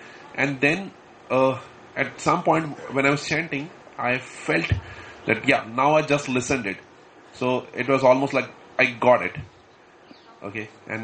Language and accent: English; Delhi, India; I'm from Delhi.